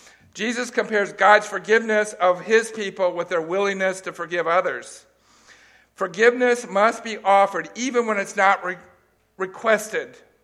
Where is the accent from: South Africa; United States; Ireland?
United States; California; I grew up in California. One of the most greatest times in California was the deserts in the spring when the wildflowers bloom.